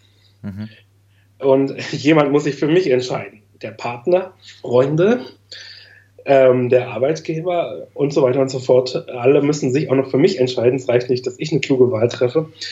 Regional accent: East Germany, Germany; wie gesagt, ich bin selber Ostdeutscher

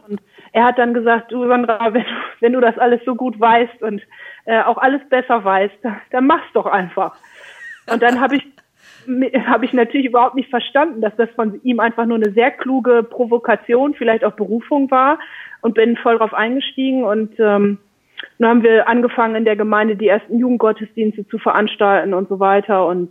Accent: Lower Saxony, Germany; Das ist absolut korrekt und ich bin halt zugezogen. Deswegen hört man das in meiner Aussprache nicht. Ich komme gebürtig aus Ostfriesland.

